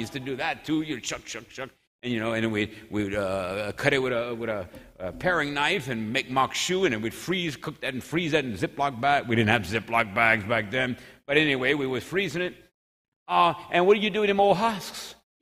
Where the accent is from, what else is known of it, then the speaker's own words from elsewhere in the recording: Louisiana, United States; I'm from St. Landry Parish, Yambly capital of the world. You follow me? That was the Grand Tracas was the Jambly, or the Yambly. You follow me? I grew up as a kid judging sweet potatoes.